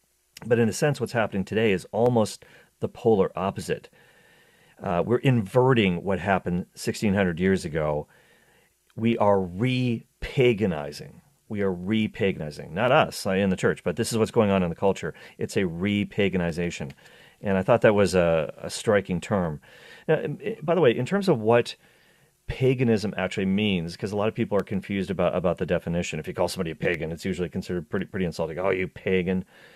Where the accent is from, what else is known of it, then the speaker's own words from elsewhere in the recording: Canada; growing up in Canada because that's our second language